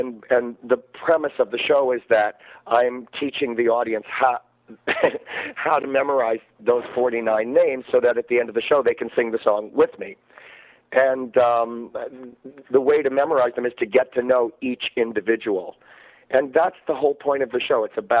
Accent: Iowa, United States; I come from Iowa, and not exactly a gay-friendly town.

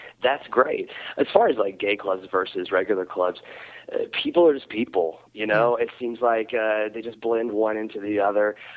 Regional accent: Tennessee, United States; well, I'm down to earth and accessible, and I'm from Tennessee

